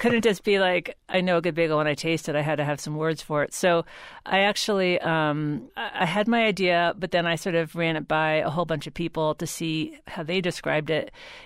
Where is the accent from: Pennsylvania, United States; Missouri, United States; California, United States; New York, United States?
New York, United States; I guess my origin story is that I grew up in New York. My family had a small business in Manhattan in like what I thought was like the food mecca in the 70s and 80s.